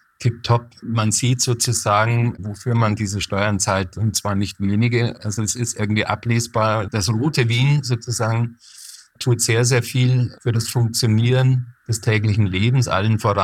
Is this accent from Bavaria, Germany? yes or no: yes; Bavaria, Germany; das Wienerische ist eigentlich ein ostbayerischer Dialekt. Das ist also sozusagen ein Heimspiel für mich. Ich komme aus der Nähe von München.